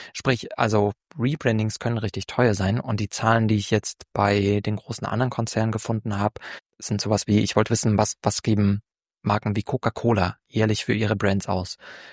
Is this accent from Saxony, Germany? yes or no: yes; Leipzig, Saxony, Germany; ich komme ja aus Leipzig